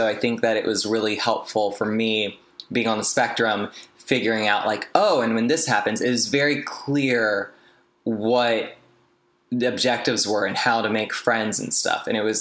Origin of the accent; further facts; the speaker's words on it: North Carolina, United States; So I grew up in North Carolina, and, my family was really homophobic.